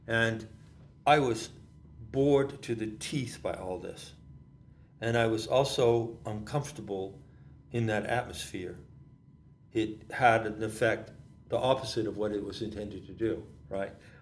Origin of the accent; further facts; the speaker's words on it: Friendship, Maine, United States; I grew up in Friendship, Maine, where there's no social life.